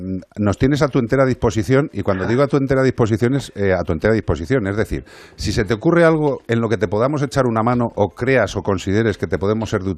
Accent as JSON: {"language": "Spanish", "town": "Madrid", "region": "Community of Madrid", "country": "Spain", "tie": "born there", "said": "A mí mis santos padres me parieron en Madrid"}